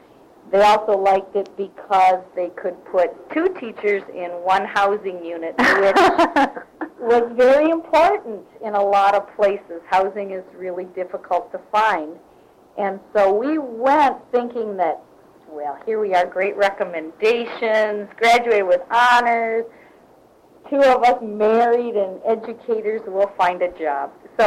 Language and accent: English; Minneapolis, Minnesota, United States; born there; I was born in 1959 in Minneapolis, Minnesota. One of four children